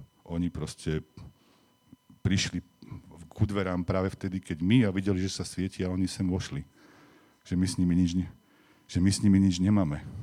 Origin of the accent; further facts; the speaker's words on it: Dolné Vestenice, Trenčín Region, Slovakia; z Dolných Vestení, odkiaľ pochádzam